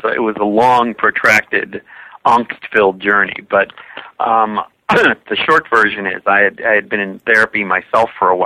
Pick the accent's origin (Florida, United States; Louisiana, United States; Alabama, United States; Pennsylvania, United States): Pennsylvania, United States; Pittsburgh; I grew up in Pittsburgh, Pennsylvania.